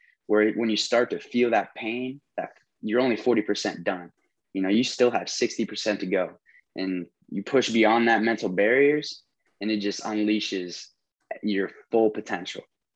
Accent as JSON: {"language": "English", "town": "Canton", "region": "Illinois", "country": "United States", "tie": "born or raised there", "also_born_or_lived": "Galesburg", "said": "I'm from Illinois, super small town in Illinois. Not very many people know it, but it's called Canton, Illinois. It's close to Peoria, but that's where I was raised. I was born in Galesburg."}